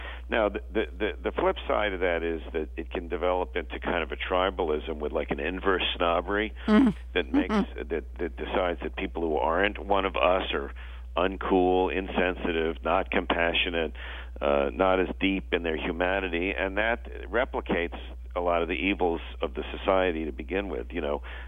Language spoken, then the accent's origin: English; New York, United States; now in California, United States; the time I enrolled the University of California in Berkeley and visited there for the first time, I was from New York, I visited during the California for the first time in August of 67